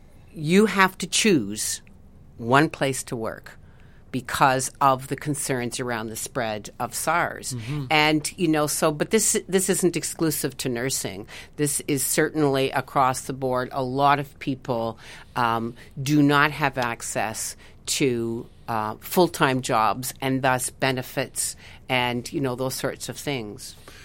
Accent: Ontario, Canada; I grew up in the Niagara Peninsula at a time when, you know, if the wind from Hamilton was blowing in a certain direction

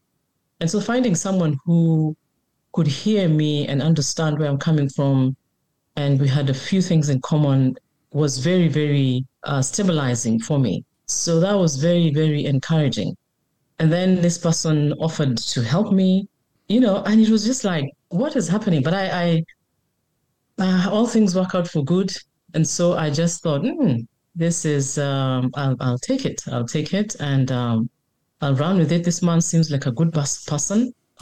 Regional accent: Kenya; English is a second language; moved away as an adult; now in United States; I am a Kenyan who came to study in the U.S. and I'm cross-culturally married.

